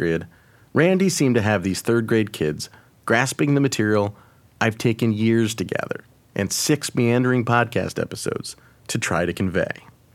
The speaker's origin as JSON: {"language": "English", "region": "Pacific Northwest", "country": "United States", "tie": "born or raised there", "said": "history that I wish I'd known growing up in the Northwest"}